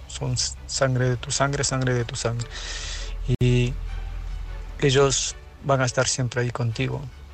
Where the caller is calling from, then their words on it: Murcia, Region of Murcia, Spain; soy de Murcia.